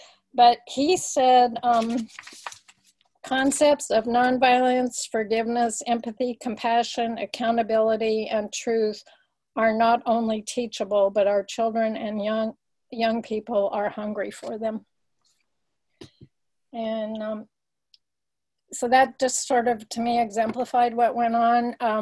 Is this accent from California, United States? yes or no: yes; California, United States; So I'm from the San Francisco Bay Area, which is Ohlone territory.